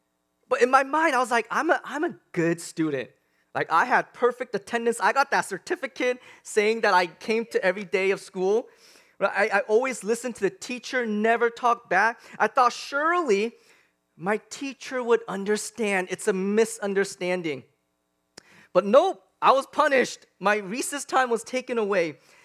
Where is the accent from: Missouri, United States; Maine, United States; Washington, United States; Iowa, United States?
Washington, United States; English is a second language; also born or lived in South Korea; And so I was born in South Korea, and I came to Washington State just in time to enroll into first grade.